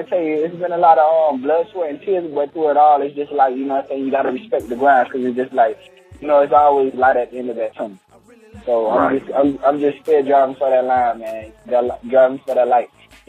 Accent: Miami, Florida, United States; I'm from Miami, Florida. I'm repping on what part? Cary City, Liberty City, and Opa-locka.

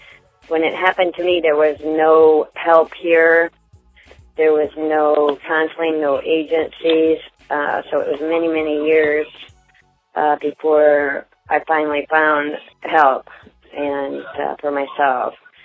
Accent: Pontiac, Illinois, United States; I'm from Illinois.

